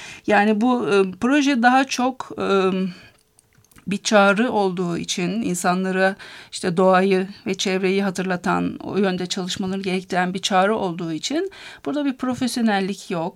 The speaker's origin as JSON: {"language": "Turkish", "region": "Manisa", "country": "Turkey", "tie": "born or raised there", "said": "Mesela Manisa'da doğdum, büyüdüm."}